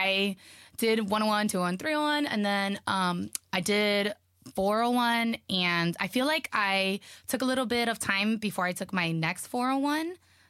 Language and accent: English; Miami, Florida, United States; first language Spanish; English is a second language; So my first language was Spanish. In Miami, like, if you don't know Spanish, it's like you'll go to a McDonald's and like you'll try to order